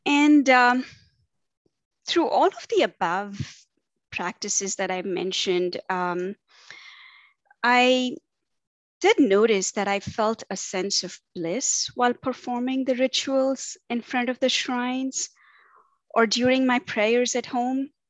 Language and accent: English; Tamil Nadu, India; now in Cary, United States; in Cary, North Carolina. And like you mentioned, I was raised in India. And, I was born into an Orthodox, yet liberal Hindu, South Indian, and to be more specific, Tamilian